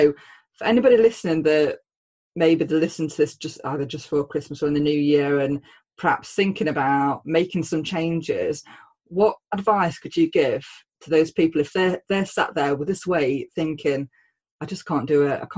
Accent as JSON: {"language": "English", "town": "Mansfield", "region": "East Midlands", "country": "United Kingdom", "accent": "Mansfield", "said": "I'm not quite sure what they'll think to my Mansfield accent, but there we go."}